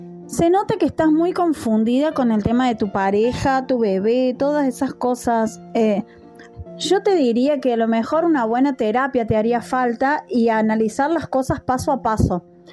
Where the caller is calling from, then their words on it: Argentina; desde Argentina